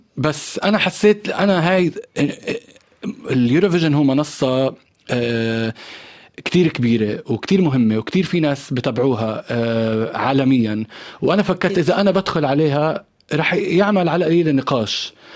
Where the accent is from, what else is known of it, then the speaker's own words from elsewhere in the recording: Palestine; وكوني بس أحكي إني فلسطيني عطول دائما رح يكون في ردود فعل